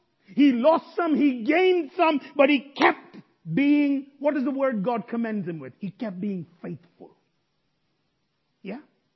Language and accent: English; India; moved away as an adult; I grew up in India. I don't know where you grew up. I came here 13 years ago.